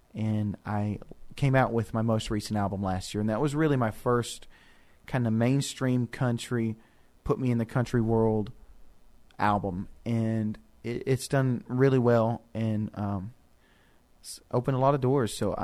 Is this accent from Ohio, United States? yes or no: no; Tennessee, United States; And then growing up in East Tennessee, I think everybody here has a big love for music, gospel music, country music, bluegrass music.